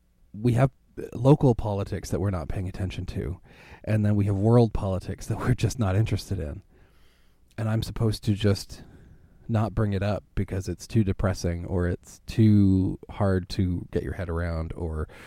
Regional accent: Canada; I mean, Christ, I'm a Canadian. I can't even vote in an American election.

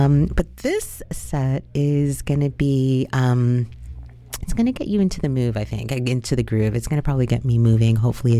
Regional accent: Ontario, Canada; moved away; also born or lived in Alberta; since I'm originally from Ontario and lived in Alberta for a whopping 13 years

